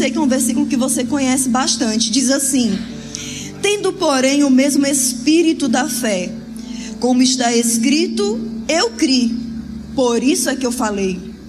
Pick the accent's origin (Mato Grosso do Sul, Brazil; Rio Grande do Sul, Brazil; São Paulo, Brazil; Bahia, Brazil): Bahia, Brazil; Salvador; now in Rio de Janeiro, Brazil; eu venho de Salvador para essa terra maravilhosa.